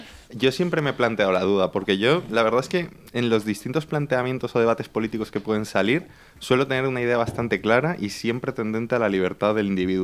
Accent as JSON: {"language": "Spanish", "region": "Valencian Community", "country": "Spain", "said": "como regionalista valenciano que soy"}